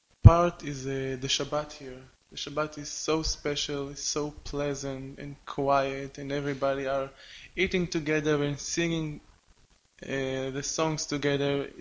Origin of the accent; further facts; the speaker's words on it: Yokneam Illit, Haifa District, Israel; English is a second language; I'm from Israel. I live in Yokneam Ilit. It's near Haifa.